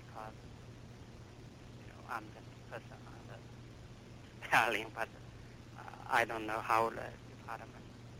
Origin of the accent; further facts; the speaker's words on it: China; English is a second language; I'm from China. Visiting scholar at the University of Southern California.